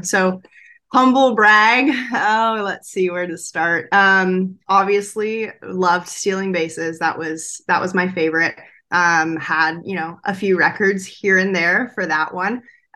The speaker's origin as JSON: {"language": "English", "town": "Antioch", "region": "California", "country": "United States", "tie": "born or raised there", "also_born_or_lived": "Fremont", "said": "in my hometown where I was born in Fremont, California. And then when I was about 8, we moved to Antioch, California, which is where my parents still live to this day."}